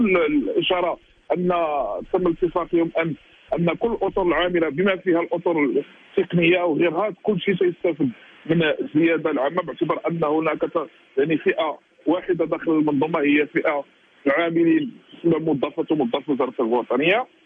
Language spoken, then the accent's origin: Arabic; Morocco; حنا كنتمناو من كل قلوبنا حنا كمغاربه وكمواطنين